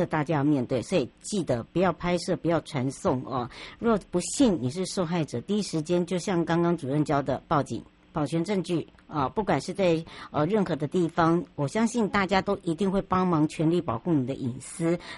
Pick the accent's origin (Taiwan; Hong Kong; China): Taiwan; Hualien County; 我要带大家回到了我的故乡花莲的花东纵谷咯